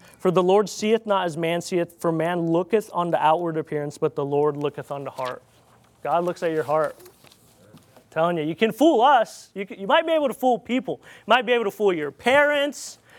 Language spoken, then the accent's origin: English; Philippines; accent: Filipino; English is a second language; So I grew up in the Philippines, you know. I had to wake up and there's no lights because there's no electricity.